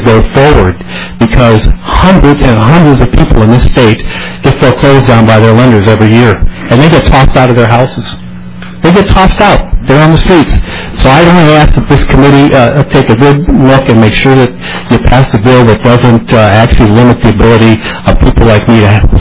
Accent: Cold Spring, Minnesota, United States; Actually, I'm from Cold Spring, Representative Thing.

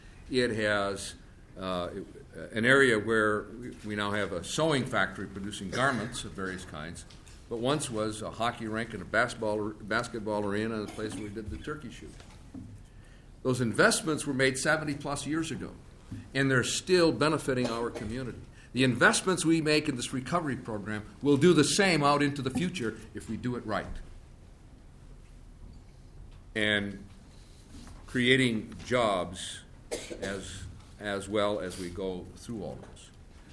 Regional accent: Chisholm, Minnesota, United States; Well, that doctor was my hometown of Chisholm

